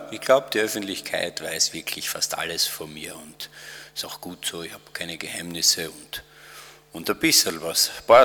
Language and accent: German; Austria; gerade als Österreicher auch noch im Dialekt